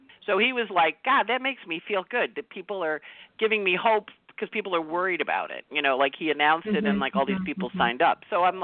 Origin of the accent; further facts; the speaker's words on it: New York City, New York, United States; So and as a New Yorker, you know, we had Leona Helmsley here